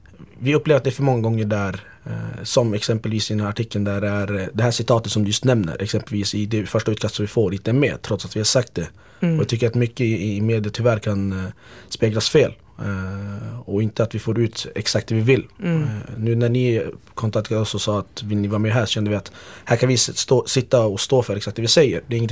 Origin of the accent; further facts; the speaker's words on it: Sweden; Jag har bott här i mitt liv och Sverige är mitt hem.